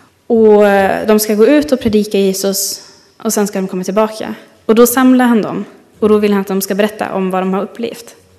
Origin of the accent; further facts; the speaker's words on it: Germany; Jag är ju uppvuxen i Tyskland och i Tyskland så gillar man system.